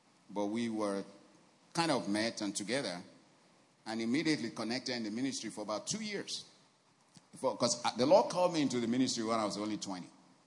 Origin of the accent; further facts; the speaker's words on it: Yorubaland, Nigeria; I mean, we're from different parts of the country. You know, I'm from Yoruba land.